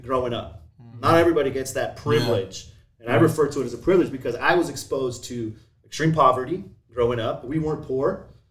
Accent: Nicaragua; English is a second language; I grew up in Nicaragua. On my mom's side, two doctors, right? On my mom's side, Nicaraguan. On my dad's side, my grandfather's Nicaraguan.

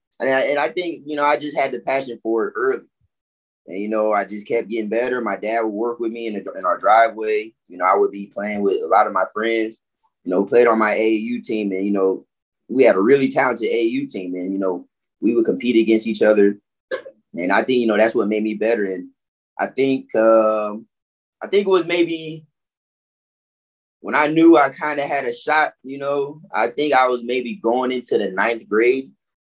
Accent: Orlando, Florida, United States; also born or lived in Fort Lauderdale; So she just decided to keep us in Orlando. And, I was raised in Orlando since I was 5. And I moved to Fort Lauderdale.

